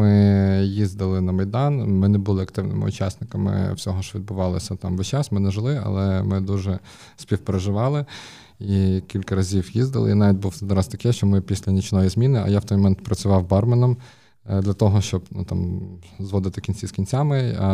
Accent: Ivano-Frankivsk, Ivano-Frankivsk Oblast, Ukraine; Один з них – це мій друг дитинства, з яким ми колись росли разом в Франківську.

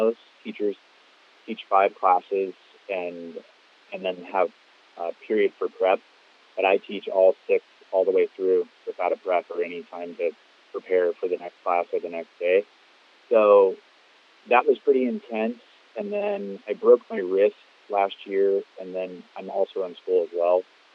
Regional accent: Vancouver, Washington, United States; I grew up in Vancouver, Washington.

